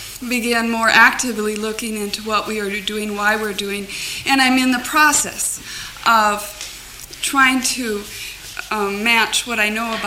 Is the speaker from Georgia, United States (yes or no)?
no; Moorpark, California, United States; I am from Moore Park, California.